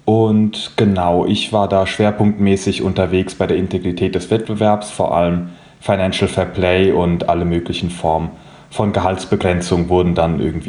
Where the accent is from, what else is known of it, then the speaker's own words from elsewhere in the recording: Frankfurt, Hesse, Germany; ich bin hier aus Frankfurt, 25 Jahre alt und mein Herz hängt meiner Heimat entsprechend an der Eintracht.